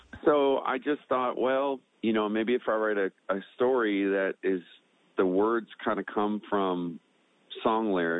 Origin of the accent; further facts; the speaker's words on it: Newfoundland and Labrador, Canada; growing up in Newfoundland, we didn't really see a lot of them.